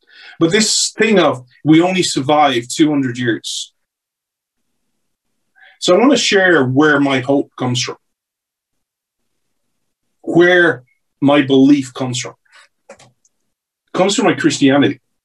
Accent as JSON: {"language": "English", "country": "United States", "said": "I don't want to say this as an American"}